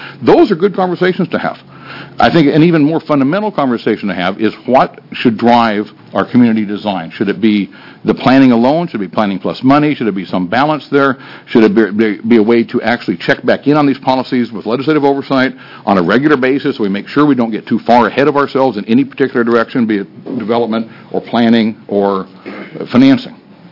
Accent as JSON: {"language": "English", "town": "Culver", "region": "Oregon", "country": "United States", "tie": "born or raised there", "said": "I grew up in Culver and used to play ball against Maupin"}